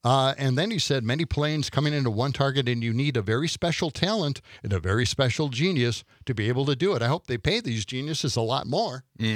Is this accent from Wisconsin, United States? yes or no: yes; Milwaukee, Wisconsin, United States; I'm from Milwaukee. I grew up there for 30 years, my first 30 years.